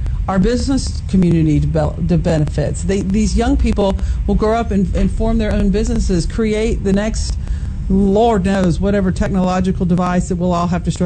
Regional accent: Auburn, Alabama, United States; You know, I grew up in Alabama. I'm from Auburn, so I've spent a lot of time there, and I know a lot of people there.

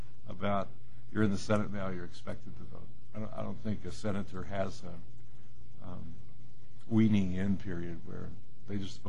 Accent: West Virginia, United States; Yeah, I'm from West Virginia originally.

